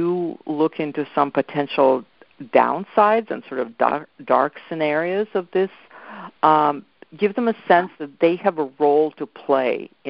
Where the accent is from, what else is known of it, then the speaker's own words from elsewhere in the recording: Ukraine; As you said, I grew up in Ukraine